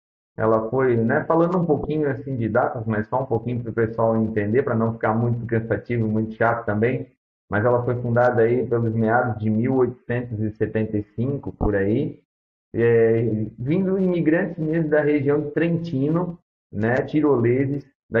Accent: Santa Catarina, Brazil; Os catarinenses, a gente já fala um pouco cantado, um pouco diferente, um pouco arranhado, né?

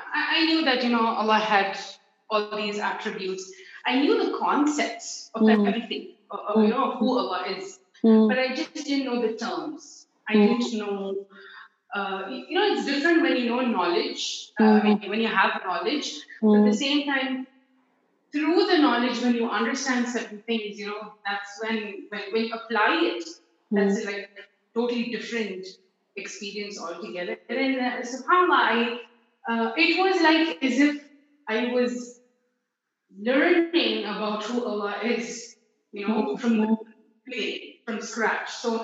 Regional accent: India; now in United Arab Emirates; I'm an Indian settled in UAE

